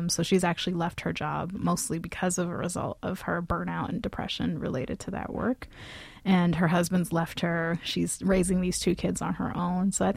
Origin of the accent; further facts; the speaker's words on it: Barbados; I took my inspiration a bit from my childhoods growing up in Barbados.